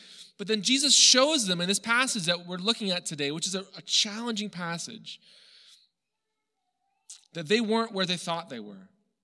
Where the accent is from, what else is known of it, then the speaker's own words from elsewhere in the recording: Canada; accent: a bit American; also born or lived in United States; I wasn't as Canadian as I thought I was. I made a big deal about being Canadian while I was in the U.S., but when I came back to Canada, everyone thought I was an American. My accent was a bit American.